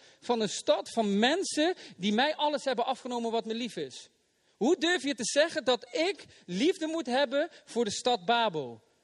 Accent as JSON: {"language": "Dutch", "region": "North Brabant", "country": "Netherlands", "said": "Ik ben een Brabander. En in de meeste gevallen, nu doe ik het weer. Als ik ergens kom, dan zal ik ook duidelijk laten weten dat ik een Brabander ben. Ik ben gewoon trots om een Brabander te zijn."}